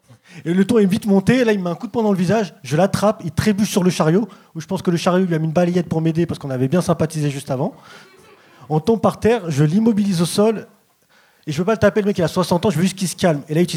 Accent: France; je suis français. Même si j'ai une tête à être originaire de Jean Talon.

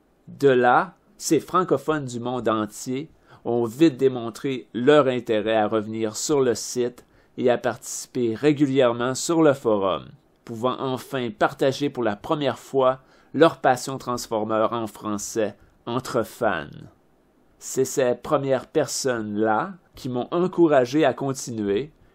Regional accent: Quebec, Canada; Je suis né et demeure au Québec, donc au Canada.

